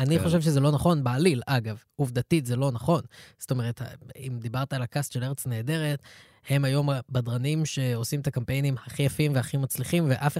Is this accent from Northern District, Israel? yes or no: no; Ra'anana, Central District, Israel; אני גדלתי ברעננה.